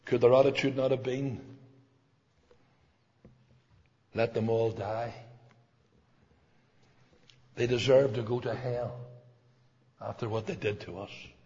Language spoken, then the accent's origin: English; Belfast, Northern Ireland, United Kingdom; And this is my city. I was born and raised in Tigers Bay. Belfast is my city.